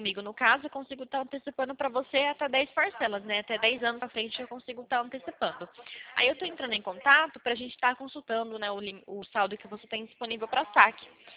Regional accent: Nova Odessa, São Paulo, Brazil; eu sou do interior de São Paulo, Nova Odessa.

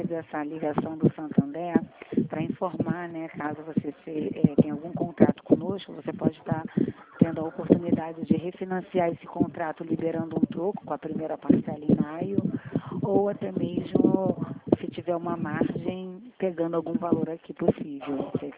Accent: Rio de Janeiro, Brazil; Do Rio de Janeiro, da Taquara.

